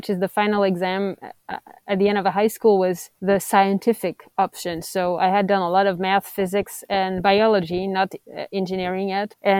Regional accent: France; English is a second language; I'm from France, so I started my studies in France, and I did an engineering school there, general engineering.

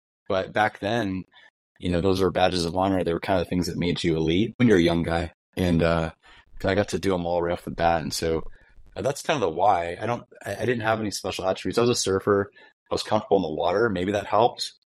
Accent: Hawaii, United States; Yeah, I grew up in Hawaii. Well, I went to school in Hawaii and joined the military out of there.

